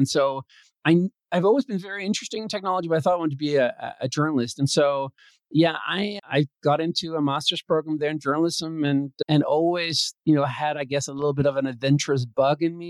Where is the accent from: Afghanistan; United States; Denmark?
Denmark; Copenhagen, Capital Region of Denmark; English is a second language; I grew up in Copenhagen, and about the age 8, my parents separated.